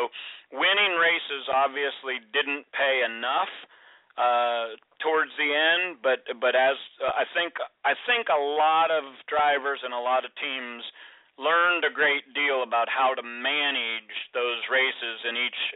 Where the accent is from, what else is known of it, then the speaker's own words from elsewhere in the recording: Ohio, United States; I grew up in Eastern Ohio, so I was at a lot of the racetracks where ASA competed on a regular basis.